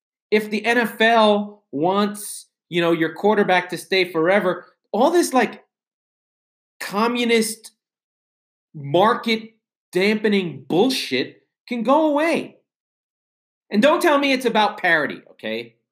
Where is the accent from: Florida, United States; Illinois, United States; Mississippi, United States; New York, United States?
New York, United States; Now, I didn't grow up in a small market or a small city or a small whatever. So I'm from New York, so maybe this taints my idea.